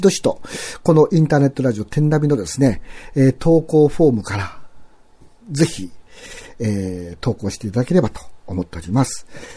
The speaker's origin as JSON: {"language": "Japanese", "town": "Nagoya", "region": "Aichi", "country": "Japan", "said": "出身、はい、出身っていうんですか、はい、私は名古屋ですけど。"}